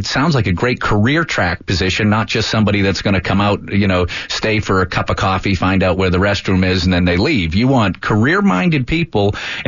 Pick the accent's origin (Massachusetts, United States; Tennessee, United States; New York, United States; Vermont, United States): Massachusetts, United States; Tewksbury; moved away as an adult; now in Jacksonville, United States; my accent's toned down a little bit. I've been here in Jacksonville for over 35 years. Actually, I think it was 34, 35 years. I came down with the United States Navy in 1984.